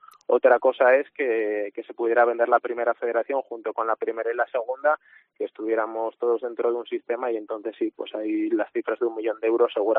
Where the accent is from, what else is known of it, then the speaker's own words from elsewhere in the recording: Oviedo, Asturias, Spain; yo soy de Oviedo